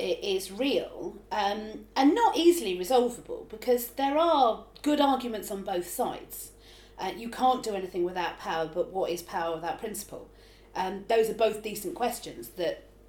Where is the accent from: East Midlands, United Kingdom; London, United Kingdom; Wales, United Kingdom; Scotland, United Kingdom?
London, United Kingdom; Hackney; accent: London Cockney; I'm smack bang in the middle of the middle class, but I grew up in Hackney when it wasn't Hackney, and so my accent goes from quite sort of London Cockney to quite middle class within the space of a sentence.